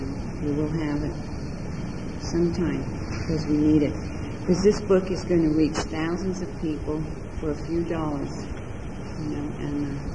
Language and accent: English; Santa Cruz, California, United States; And I'm from Santa Cruz, California.